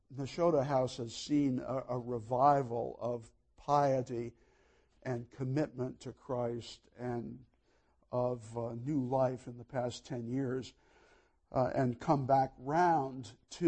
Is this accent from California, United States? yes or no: no; Amherst, Massachusetts, United States; In my hometown of Amherst, Massachusetts, the Congregational Church, which was built in 1809